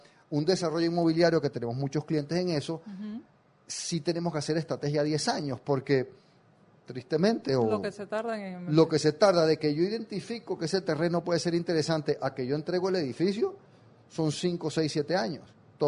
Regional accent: Venezuela; Yo que soy de Venezuela, ahí sí lo vivimos fuertemente

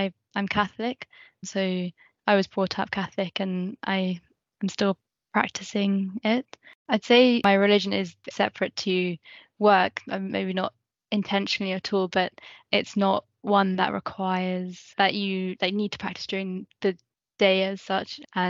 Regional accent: United Kingdom; I think being born and brought up in the UK, my first thought is to say I'm British. And yeah, India is my heritage.

